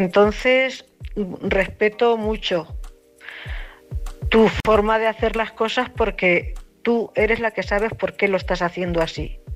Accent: Cuenca, Castilla-La Mancha, Spain; también castellano manchega como ella, de Cuenca.

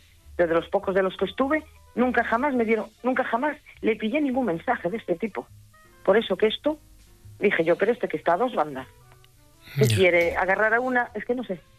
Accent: Barcelona, Catalonia, Spain; Porque somos de la misma ciudad. Soy de Barcelona

